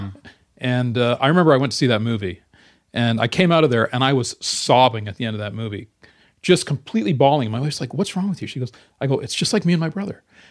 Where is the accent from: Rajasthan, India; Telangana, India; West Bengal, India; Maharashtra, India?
West Bengal, India; Kolkata; born there; I was born in Calcutta.